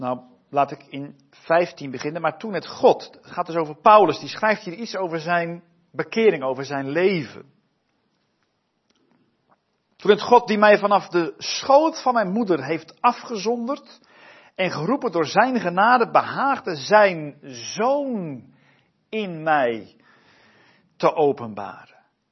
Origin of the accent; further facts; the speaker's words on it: Harderwijk, Gelderland, Netherlands; Ik kom uit Harderwijk. En getrouwd, 3 kids thuis. 2 pubers, 1 van 6.